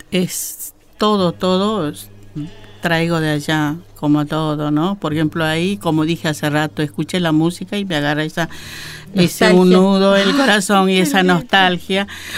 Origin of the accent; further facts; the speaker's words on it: Argentina; Porque yo soy argentina